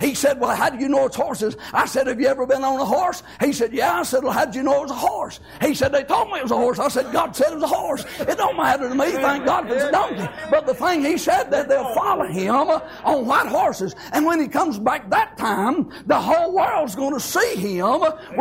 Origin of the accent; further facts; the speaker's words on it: Hazelwood, United States; I was growing up in Hazelwood and had an old buddy.